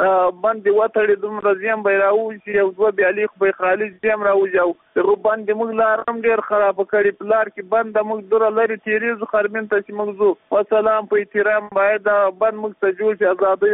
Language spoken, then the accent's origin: Pashto; Paktika, Afghanistan; د پکتیکا یو سپټیلو کواله د مشکل د کلی وسیدون کای